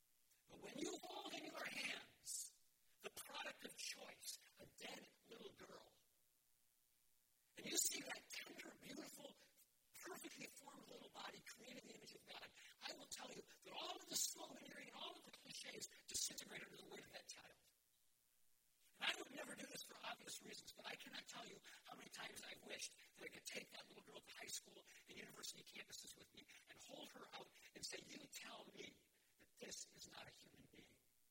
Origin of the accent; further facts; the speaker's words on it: Detroit, Michigan, United States; a little black baby girl of about 5 to 6 months of gestation from a dumpster behind an abortion clinic in my hometown in Detroit.